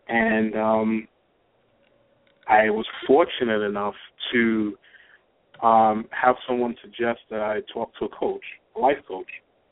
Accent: New York, United States; I'm born and raised in New York. I'm a lifelong New Yorker

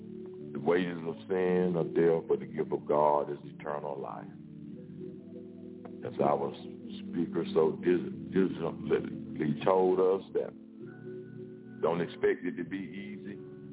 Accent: Texas, United States; I'm from Texas.

